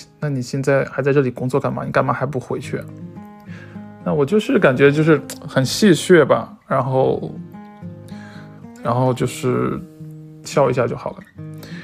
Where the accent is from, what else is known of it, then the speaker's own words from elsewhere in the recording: Hegang, Heilongjiang, China; moved away as an adult; 我呢就是一个土生土长的鹤岗本地人。我从出生到18岁离开18岁上大学之前都是在这里生活。可以说在那之前，在18岁之前我其实没有离开过这个城市。